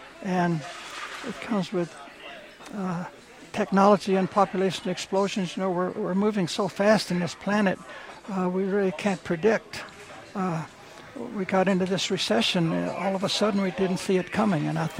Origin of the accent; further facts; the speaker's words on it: Temple, Texas, United States; Central Texas, Temple.